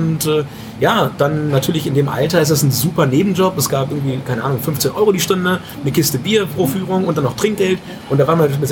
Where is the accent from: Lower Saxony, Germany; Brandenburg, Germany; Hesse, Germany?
Lower Saxony, Germany; ich komme aus dem Weserbergland, ja, sehr, sehr schöne Region in Deutschland